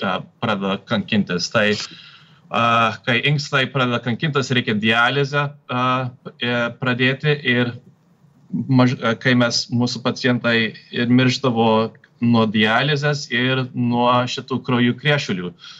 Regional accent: Ohio, United States; born there; Lithuanian is a second language; Tai palyginus su Ohio valstybe, kur aš gimiau, Ohio gubernatorius iš anksto viską uždarė.

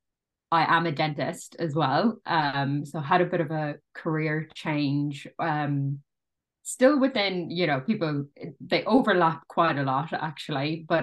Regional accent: Ireland; now in New Zealand; I am Irish, but I live in the Wairarapa in New Zealand

